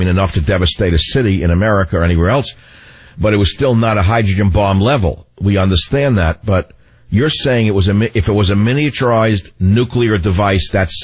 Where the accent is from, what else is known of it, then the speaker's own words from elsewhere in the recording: New York City, New York, United States; You know, when I grew up in New York City, there was a thing called the Sullivan Law.